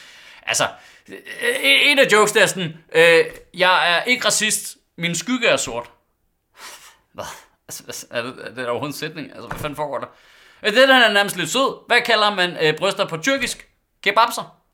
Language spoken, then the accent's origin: Danish; Central Denmark Region, Denmark; Jeg er vokset op på Vestjylland i 90'erne i sådan en helt kridhvid boble.